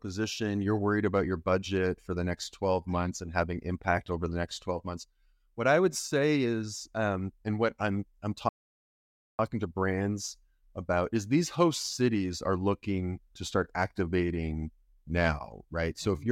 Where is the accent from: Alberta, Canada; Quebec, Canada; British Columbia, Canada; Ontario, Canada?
Ontario, Canada; Toronto; You know, I grew up in Toronto, which is the most multicultural city in the world, according to the UN.